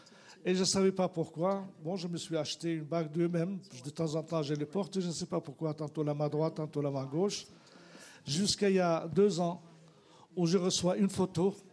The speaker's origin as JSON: {"language": "French", "country": "Jordan", "moved": "as an adult", "said": "Je viens de Jordanie"}